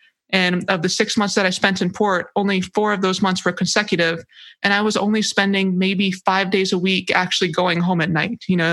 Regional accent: Hawaii, United States; And then I knocked off, I knocked off everything under 15 degrees Fahrenheit because I'm from Hawaii.

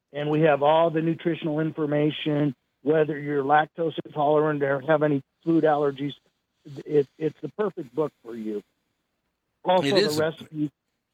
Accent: Florence, Colorado, United States; Florence, Colorado. And everybody laughs, but at one point in time, Southern Colorado, which includes Florence, Canyon City, and Pueblo, had more Italians per capita than anywhere in the United States.

